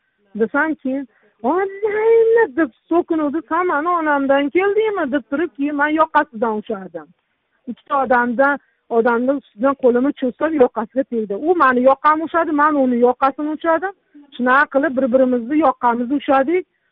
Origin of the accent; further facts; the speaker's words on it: Jizzakh, Jizzakh Region, Uzbekistan; sen qo'qonlik bo'lsang, men jizzaxlikman dedim.